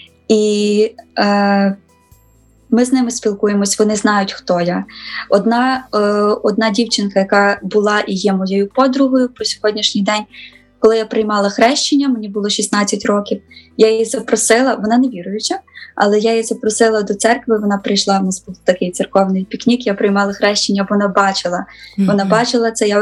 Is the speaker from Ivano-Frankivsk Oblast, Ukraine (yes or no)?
yes; Ivano-Frankivsk, Ivano-Frankivsk Oblast, Ukraine; я навчалася і в Києві, і, а сама я з Івано-Франківська